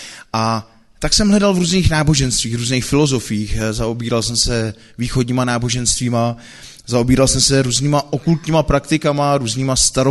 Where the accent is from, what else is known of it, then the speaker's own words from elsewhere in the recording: Pilsen, Plzeň Region, Czechia; pocházím z Plzně a já jsem vyrůstal v rodině, která byla rozpadlá